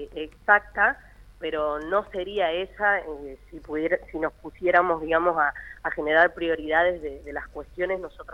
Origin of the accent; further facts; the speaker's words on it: San Antonio Oeste, Río Negro, Argentina; Bueno, yo particularmente soy de San Antonio